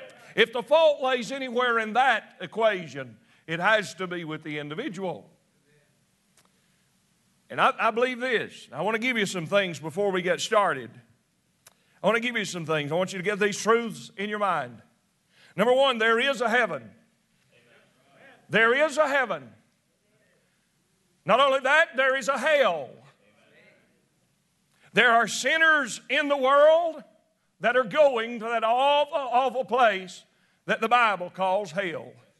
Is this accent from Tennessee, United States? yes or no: yes; Tennessee, United States; accent: Tennessee; And so if you can get past I'm from Tennessee, and I speak the old Tennessee accent.